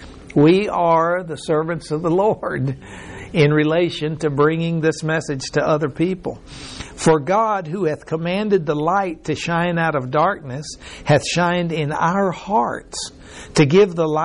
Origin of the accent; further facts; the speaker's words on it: Mexico; I remember reading in history, because I was raised in Mexico and it was Mexican history